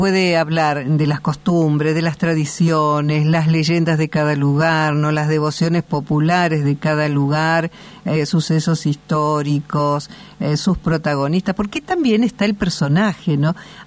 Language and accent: Spanish; Argentina; somos argentinos